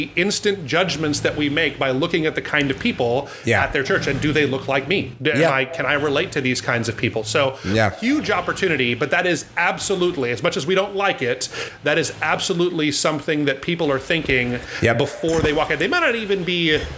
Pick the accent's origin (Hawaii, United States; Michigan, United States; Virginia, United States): Hawaii, United States; So I'm from Hawaii, is where I'm coming from here. I was born and raised here. I've done ministry on the mainland, but I live here again now in Hawaii.